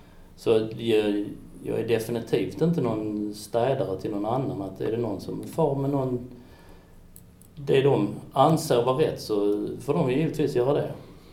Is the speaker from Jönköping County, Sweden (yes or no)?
no; Helsingborg, Skåne, Sweden; Det kan inte bara för att jag är uppvuxen i Helsingborg.